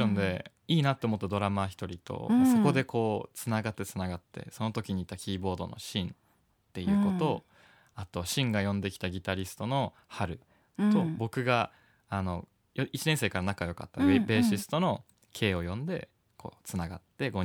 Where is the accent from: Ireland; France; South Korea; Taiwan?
South Korea; ま、僕は韓国人なこともあって、